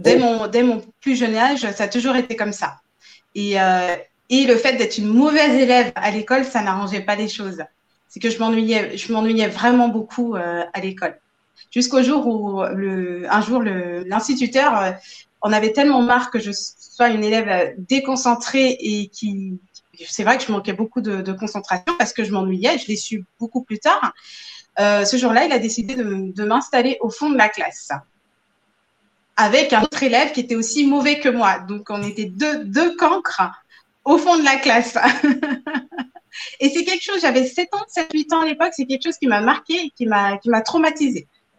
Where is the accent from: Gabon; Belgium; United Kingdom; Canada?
Gabon; Libreville, Estuaire; now in France; bientôt 21 ans. Donc, je suis à Libreville, au Gabon. Mm-hmm. J'ai grandi à Libreville. J'ai fait toute ma scolarité là-bas, notamment de la maternelle jusqu'en troisième de mémoire